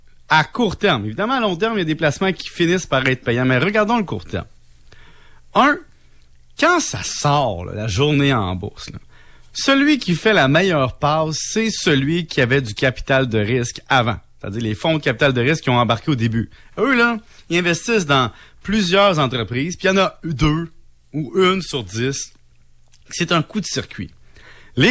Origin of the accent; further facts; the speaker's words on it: Salaberry-de-Valleyfield, Quebec, Canada; Tu sais, moi, je viens de Salaberry de Valleyfield.